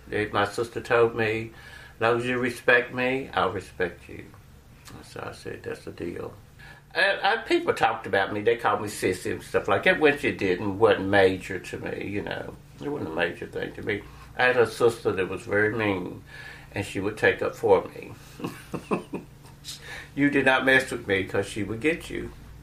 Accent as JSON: {"language": "English", "town": "Gary", "region": "West Virginia", "country": "United States", "said": "Well, I'm from West Virginia, a little town called Gary, West Virginia."}